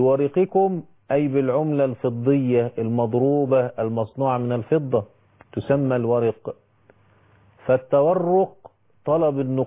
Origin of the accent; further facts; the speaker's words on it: Egypt; وكان بيحدث عندنا في مصر في الغسالات أيام الثلاجات